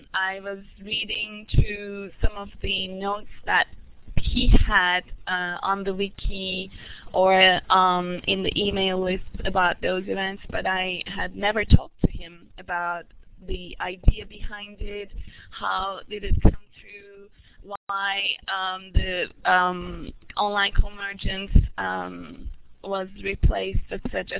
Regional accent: Turkey; moved away as an adult; now in United States; I am originally from Turkey, but right now, for about 5 years almost, I've been living in the States doing my PhD studies.

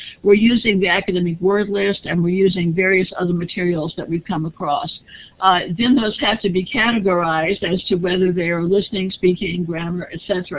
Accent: United States; as an American

